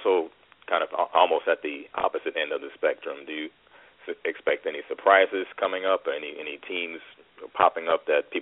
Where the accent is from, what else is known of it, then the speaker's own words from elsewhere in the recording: Chicago, Illinois, United States; And also, I'm from Chicago, so I'm a big homer.